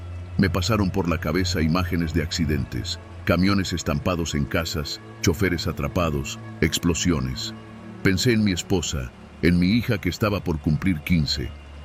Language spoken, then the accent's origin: Spanish; León, Guanajuato, Mexico; tengo 49 años, soy originario de León y llevo casi 30 en la carretera.